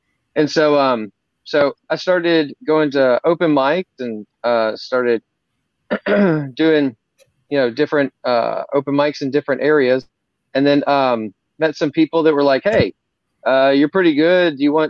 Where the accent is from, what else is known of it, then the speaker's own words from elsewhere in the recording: Memphis, Tennessee, United States; My parents didn't actually play. I grew up in Memphis.